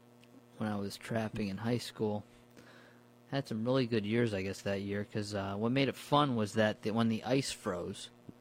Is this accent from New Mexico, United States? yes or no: no; New Paltz, New York, United States; Where I grew up in New Paltz, in that part of New York State, it's legal to trap them.